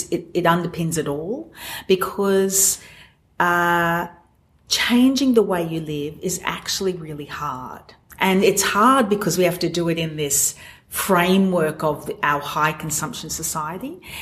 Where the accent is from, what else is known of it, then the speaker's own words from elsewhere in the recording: Australia; We love living here, growing up in Australia, and I, you know, you've got the beach right on out. I live near the beach, on the beach.